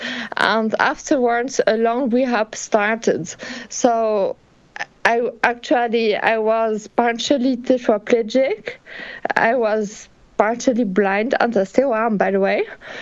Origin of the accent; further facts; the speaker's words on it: Geneva, Switzerland; I'm 32 years old and I live in Geneva. So I was born here in Geneva. I grew up here.